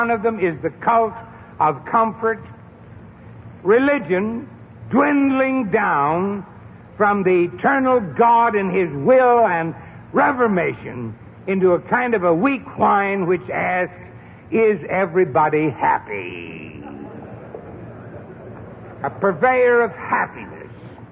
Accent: New England, United States; accent: New England; Well, you don't get that in my New England accent and the French, but being interpreted, it means this.

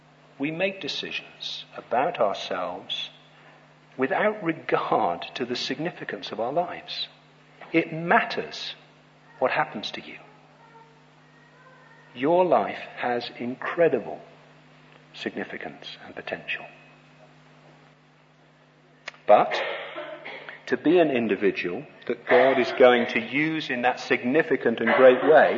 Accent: England, United Kingdom; Or in the rubbish, as we should say as an Englishman.

